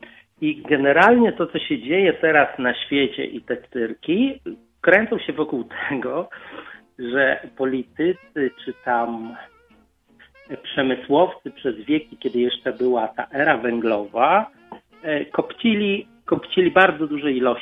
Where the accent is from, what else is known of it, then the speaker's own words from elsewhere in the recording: Lublin, Lublin Voivodeship, Poland; born there; bo ja się urodziłem w Lublinie.